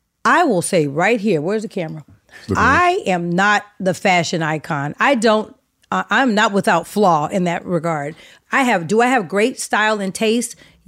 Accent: Oakland, California, United States; So, growing up in Oakland, you were … or you were

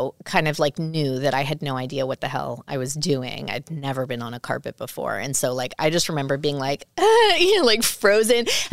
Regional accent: Canada; I'm a kid from Canada.

